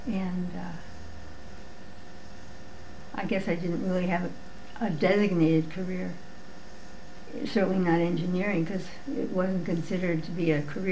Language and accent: English; Chicago, Illinois, United States; moved away as an adult; I grew up in Chicago, left home at the age of 18 or 19 because the war was on.